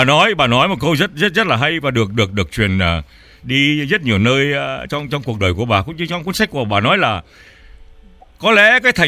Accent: Nam Định, Vietnam; born there; accent: Nam Dinh; moved away; tôi được sinh ra tại Việt Nam. Bao nhiêu năm mặc dầu hơn 2/3 cuộc đời của tôi sống tại ngoại quốc, nhưng luôn luôn nhớ đến quê hương, chưa bao giờ quên cả. Và vẫn nói tiếng Việt Nam, nói tiếng Nam Định rất rành vậy.

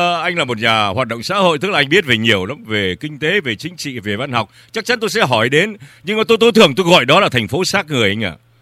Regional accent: Nam Định, Vietnam; moved away as an adult; chúng ta quê Nam Định. Tôi ở Nam Định được mấy năm ông ạ? Năm con gà cho đến năm 75, 20 năm tại quê hương Việt Nam thôi.

